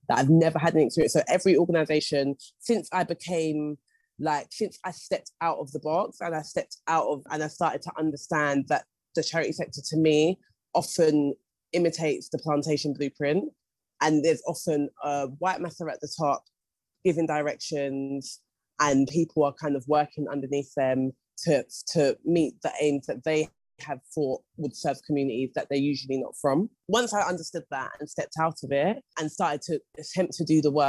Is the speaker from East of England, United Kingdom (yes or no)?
no; South East England, United Kingdom; I'm from Surrey and I'm a middle-class white woman.